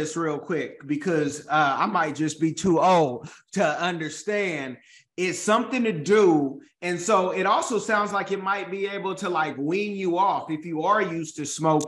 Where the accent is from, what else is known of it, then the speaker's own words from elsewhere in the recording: Oakland, California, United States; now in South Florida, United States; Okay, and I'm from Oakland, just so you know. I live here in South Florida. I've lived on all the coast and in the central.